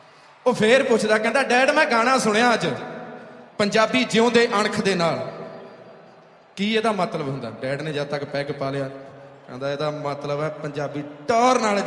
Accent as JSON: {"language": "Punjabi", "region": "Punjab", "country": "India", "tie": "born or raised there", "moved": "as an adult"}